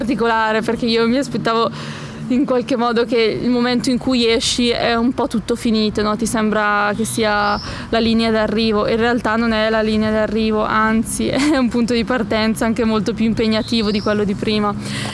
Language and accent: Italian; Palazzolo sull'Oglio, Lombardy, Italy; siamo arrivati nel mio paese a Palazzolo sull'Oglio